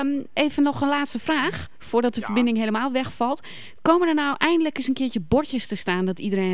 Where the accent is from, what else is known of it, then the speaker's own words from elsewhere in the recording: Netherlands; We zijn slecht opgevoed in Nederland wat dat betreft.